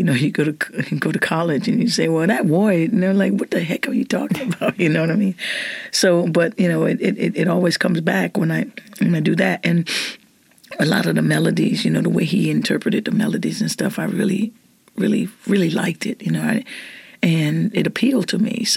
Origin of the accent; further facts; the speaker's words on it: New Orleans, Louisiana, United States; I grew up in the Treme, and, yeah, a lot of people are familiar with that neighborhood because of the TV series, and I grew up in the house that I was christened in, actually.